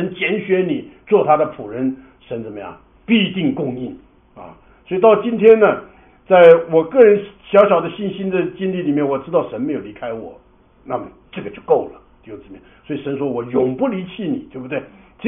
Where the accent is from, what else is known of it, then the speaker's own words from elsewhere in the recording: China; 这个我们中国人讲这个山有多高啊，水就有多高啊